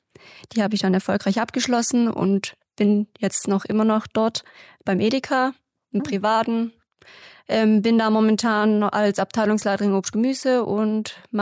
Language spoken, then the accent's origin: German; Herrenberg, Baden-Württemberg, Germany; born there; now in Nebringen, Germany; Also, ich wohne in Nebring, ich bin in Herrenberg geboren